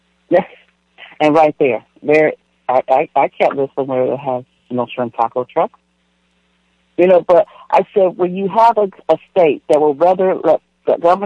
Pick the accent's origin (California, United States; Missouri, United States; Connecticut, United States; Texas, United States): California, United States; And I realized, because I'm from California.